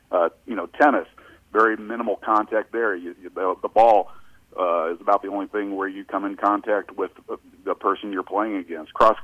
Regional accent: Branson, Missouri, United States; I grew up down in Branson where your high school students were the workforce for businesses in Branson and the surrounding communities down there

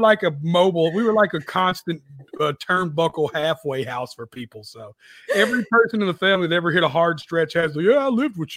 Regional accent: Antioch, Tennessee, United States; It's in Nashville, but I just represent my little district. So it's like I'm from Antioch, Tennessee.

